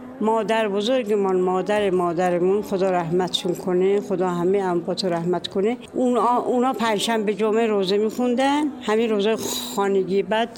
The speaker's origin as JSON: {"language": "Persian", "town": "Mashhad", "region": "Razavi Khorasan", "country": "Iran", "tie": "born there", "said": "متولد مشهدم."}